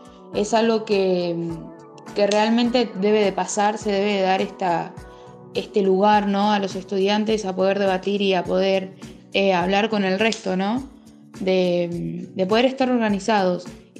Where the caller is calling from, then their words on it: La Pampa, Argentina; de La Pampa.